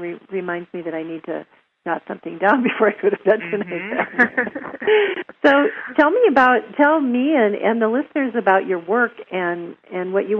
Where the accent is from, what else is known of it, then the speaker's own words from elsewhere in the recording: North Dakota, United States; Although I'm from North Dakota and I was served the white plate every night.